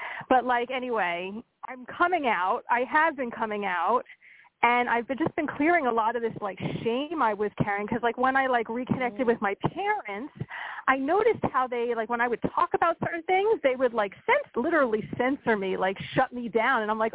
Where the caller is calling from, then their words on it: Pennsylvania, United States; Pennsylvania.